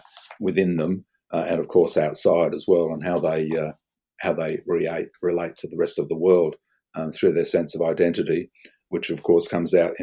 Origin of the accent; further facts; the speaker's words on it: Australia; also born or lived in Canterbury, England; Yeah, I was born in 1950 in Canterbury, Kent, England. And as I said earlier, I came to Australia. My parents brought me out here when I was about six or so.